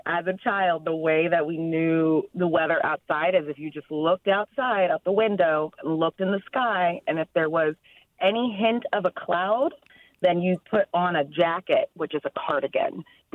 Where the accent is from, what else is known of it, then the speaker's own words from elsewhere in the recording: California, United States; now in San Francisco, United States; in San Francisco, but I grew up in the Inland Empire, the IE, as we also called it.